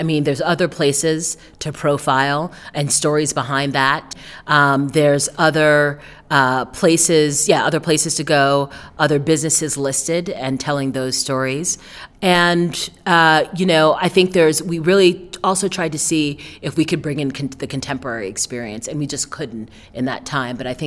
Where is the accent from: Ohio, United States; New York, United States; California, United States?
New York, United States; So I'm from New York. You know, I didn't grow up in a kind of car culture.